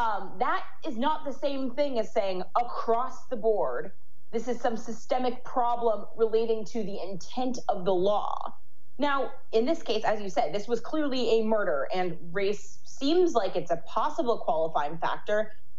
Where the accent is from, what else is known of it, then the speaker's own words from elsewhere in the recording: Los Angeles, California, United States; You know, I'm from Los Angeles, where we have tons of immigrants.